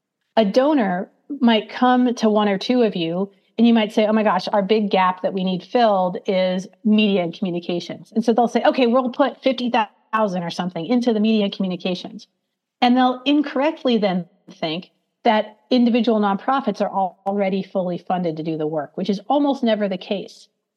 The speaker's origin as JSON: {"language": "English", "region": "Oregon", "country": "United States", "said": "So I'm from Oregon, so I apologize."}